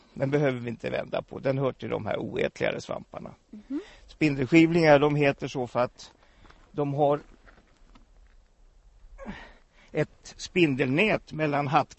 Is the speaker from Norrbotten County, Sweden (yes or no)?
no; Björnlunda, Södermanland, Sweden; när jag var liten, vi bodde i Björnlunda, så där kunde man komma ut i skogen